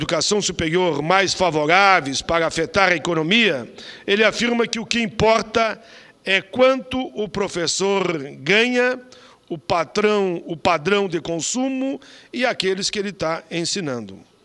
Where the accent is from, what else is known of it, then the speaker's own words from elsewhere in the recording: Rio Grande do Sul, Brazil; senador Pimentel, que o meu estado, o Rio Grande do Sul